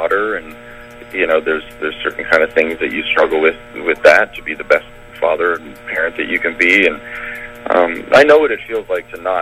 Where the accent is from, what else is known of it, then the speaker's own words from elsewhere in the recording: Malibu, California, United States; I grew up in Malibu, California, right. And my parents were very much in the scene and musicians